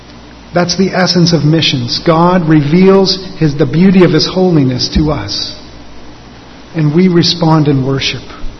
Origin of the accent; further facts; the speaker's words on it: Arizona, United States; When I was a young boy, my family went to the Grand Canyon. I grew up in Arizona.